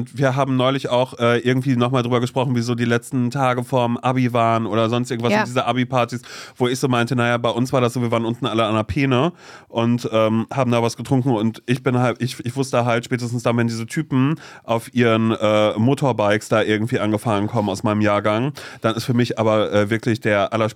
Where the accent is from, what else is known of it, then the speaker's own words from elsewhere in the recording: Mecklenburg-Vorpommern, Germany; moved away; warum bist du aus MacPom weg und bla, so, weil da ging es auch darum, so, ne, wo ich groß geworden bin